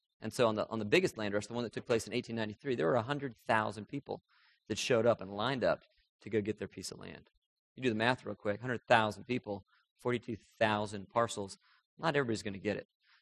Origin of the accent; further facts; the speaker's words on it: New Hampshire, United States; I'm from New England, New Hampshire.